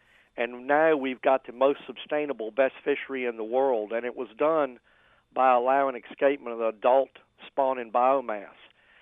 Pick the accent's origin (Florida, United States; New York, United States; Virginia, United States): Virginia, United States; Gwynn's Island; And I grew up on Gwynn's Island in Chesapeake Bay.